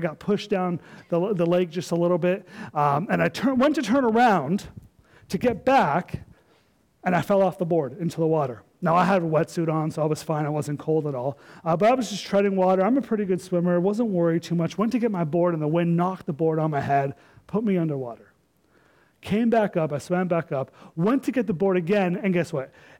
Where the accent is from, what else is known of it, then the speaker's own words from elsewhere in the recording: Ontario, Canada; I'm from Ontario, and I live out in Pickering, right by the lake there.